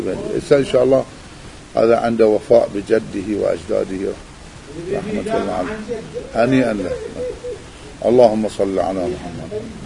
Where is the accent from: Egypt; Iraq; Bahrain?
Iraq; مثل ما يقولون عندنا بالعراق